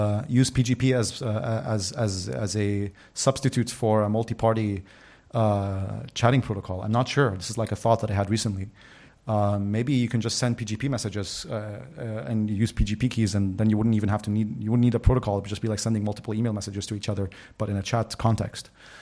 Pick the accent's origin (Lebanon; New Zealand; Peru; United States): Lebanon; You know, I come from Lebanon. I was born the month the civil war ended that destroyed, like, the country